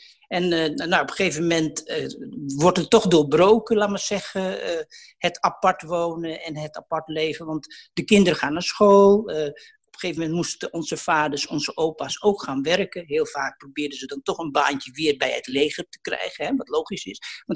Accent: Gelderland, Netherlands; ik ben opgegroeid in het kamp. En in 1963 zijn we uit de Bruinhorst vertrokken.

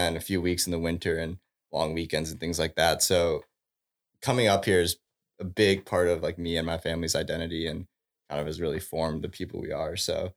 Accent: Fort Wayne, Indiana, United States; also born or lived in Ann Arbor; I mean, so I was born in Ann Arbor, but then most of my life was spent growing up in Fort Wayne.

